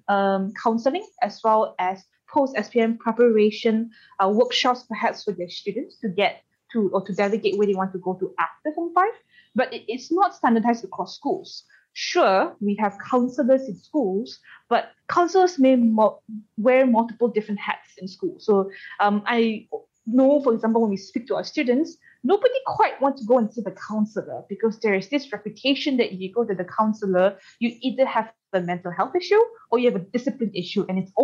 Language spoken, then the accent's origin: English; Kuching, Sarawak, Malaysia; And mind you, I'm also from one of the good schools, so-called, of Kuching. I'm from Kuching as well.